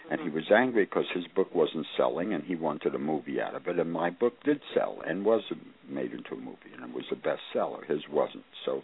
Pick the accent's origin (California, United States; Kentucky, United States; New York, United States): New York, United States; Brooklyn; If I had to stay with who I grew up in Brooklyn, I would be all alone.